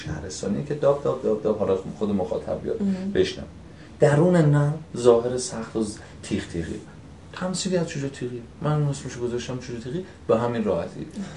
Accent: Hamadan, Iran; خود من همدانی هستم و نمیخواستم ادای یک لهجه دیگر رو در بیارم که وسطاش بمونم یا تظاهر به یک آدمی که شهرستانی باشه، خواستم لهجه رو انتخاب کنم که تو خونمه، تو جسممه

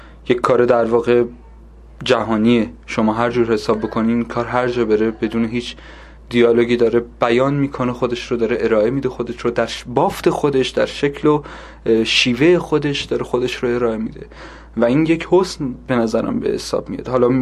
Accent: Kerman, Iran; من خودم شخصا از کرمان میام

